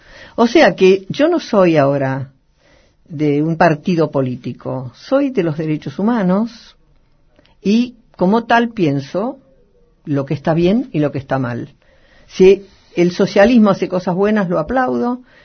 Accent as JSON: {"language": "Spanish", "country": "Argentina", "said": "yo soy una mujer argentina, una mujer común."}